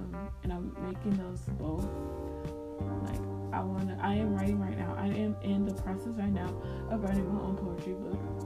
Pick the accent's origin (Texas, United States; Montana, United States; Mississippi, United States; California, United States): California, United States; Pittsburg; I am from Pittsburgh, California, the Bay Area to be specific. I am 20 years old. Yes, I'm young.